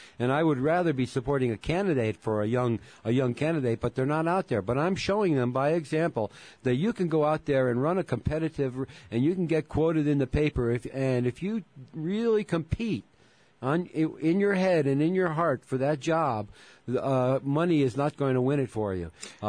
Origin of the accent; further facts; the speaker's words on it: Milford, Connecticut, United States; now in Santa Fe, United States; Right, but I ran in my hometown of Milford, Connecticut for mayor.